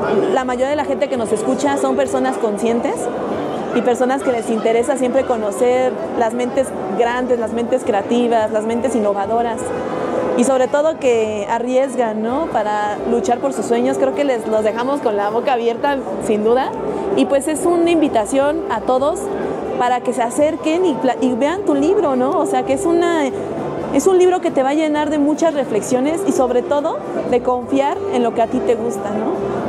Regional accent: San Luis Potosí, Mexico; Como bien comentabas tú, yo soy potosino.

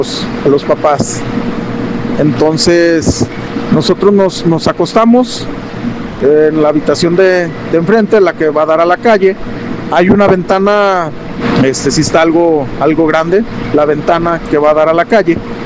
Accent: Aguascalientes, Mexico; Yo soy de Aguascalientes.

